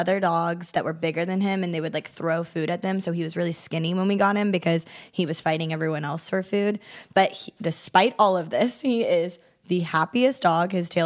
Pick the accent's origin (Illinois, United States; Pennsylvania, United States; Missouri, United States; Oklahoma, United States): Missouri, United States; Kansas City; I'm from Kansas City, so the Kansas City Chiefs was like, Chief, perfect.